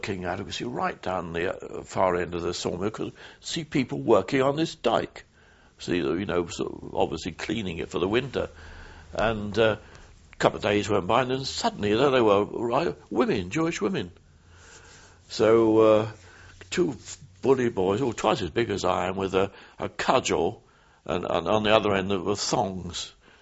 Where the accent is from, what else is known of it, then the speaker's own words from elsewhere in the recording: Brighton, South East England, United Kingdom; I was born in Brighton and grew up